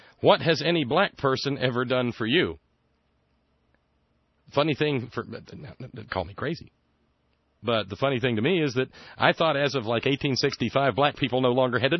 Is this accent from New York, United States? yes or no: no; Alabama, United States; I was born and raised in Alabama. There are a number of intensely screwed up things about growing up in the Deep South.